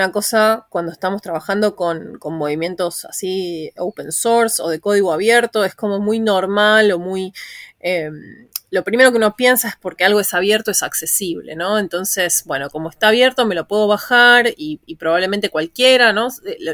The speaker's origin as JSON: {"language": "Spanish", "country": "Argentina", "said": "estoy afiliada al Centro de Investigaciones para la Transformación en Argentina, que es de donde soy originalmente."}